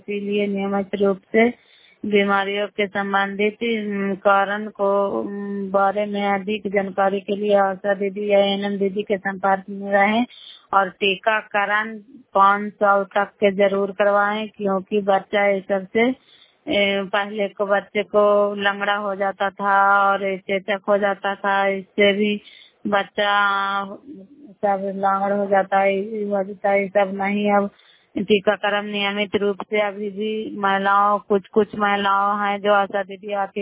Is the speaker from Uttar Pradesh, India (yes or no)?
no; Bihar, India; नालंदा जिला करौली ब्लॉक के निवासी हूँ